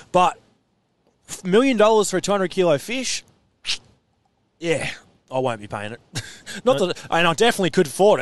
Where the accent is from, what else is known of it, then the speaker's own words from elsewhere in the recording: Ocean Grove, Victoria, Australia; Patrick, I'm from Ocean Grove. I'm too scared to leave past Geelong, and you've got me in some tunnel in the middle of a city.